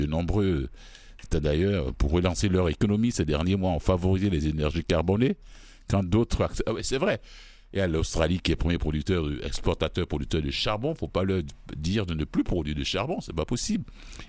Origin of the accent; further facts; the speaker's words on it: Canada; ici chez nous, au Canada